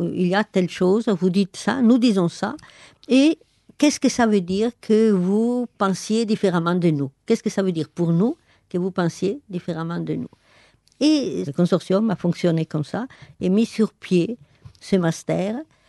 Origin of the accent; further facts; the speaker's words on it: Italy; je suis italienne et française, non pas d'origine italienne, mais... italienne et française